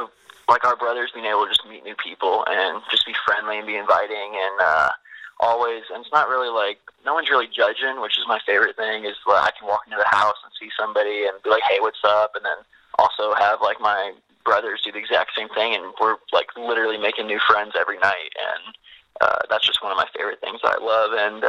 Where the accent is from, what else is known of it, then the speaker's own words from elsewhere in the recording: Atlanta, Georgia, United States; born there; now in Muncie, United States; I was born 1998 in Atlanta, Georgia.